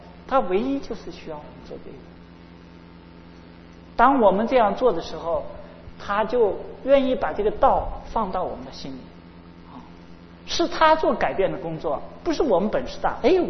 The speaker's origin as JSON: {"language": "Chinese", "country": "China", "said": "我们中国人有什么？"}